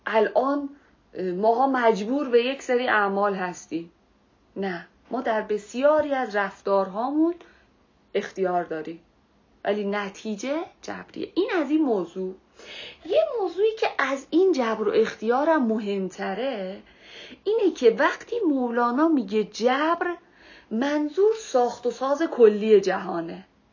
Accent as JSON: {"language": "Persian", "town": "Karaj", "region": "Alborz", "country": "Iran", "tie": "born there", "said": "من به دنیا آمدم، مثلا تو کرج به دنیا آمدم، توی نیویورک به دنیا نیومدم."}